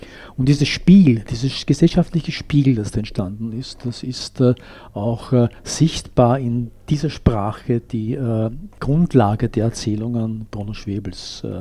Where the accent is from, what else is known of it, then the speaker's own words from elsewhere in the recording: Vienna, Austria; born there; ich bin in Wien geboren, aber meine Eltern kamen, meine Mutter aus Polen und mein Vater aus Böhmen.